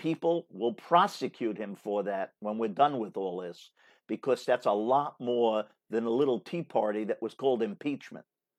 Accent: New York, United States; I was proud to have him as a governor of my home state at the time. And I'm happy that Governor Cuomo is stepping up

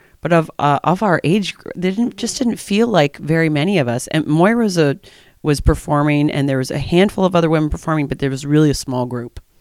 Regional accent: Prince Edward County, Ontario, Canada; now in Kingston, Canada; So I was born and raised in Prince Edward County, which is only an hour. Yeah, only an hour away. But I did, when I moved here, it was, I know the date, it was March 1st, 2004.

